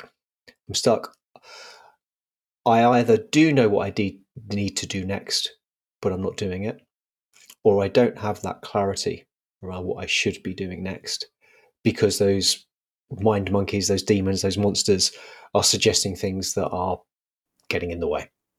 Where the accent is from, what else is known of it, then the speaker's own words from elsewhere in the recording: England, United Kingdom; now in Oxford, United Kingdom; I'm based just outside Oxford, although I'm originally from East London or Essex. So the accent occasionally creeps back in when I get closer to the M25.